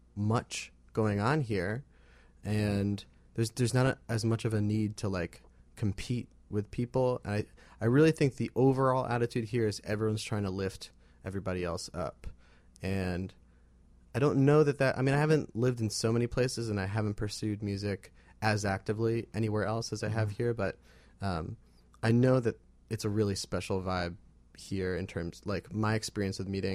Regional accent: Connecticut, United States; also born or lived in Boston; now in Chicago, United States; I grew up in Connecticut, but I was living in the Boston area just before moving to Chicago.

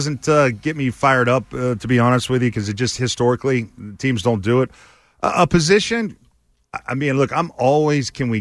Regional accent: the South, United States; So even though I'm from the South, I'm down with the barbecue

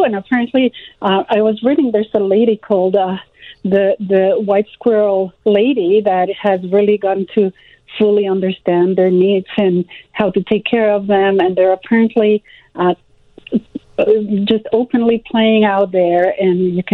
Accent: Mexico City, Mexico; English is a second language; moved away as an adult; now in United States; No, I was actually born and raised in Mexico City.

